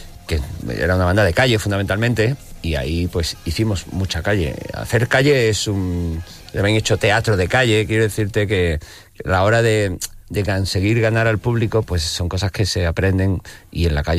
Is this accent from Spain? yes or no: yes; San Fernando, Andalusia, Spain; desde mi primera banda que monté en mi pueblo, en San Fernando, con mis amigos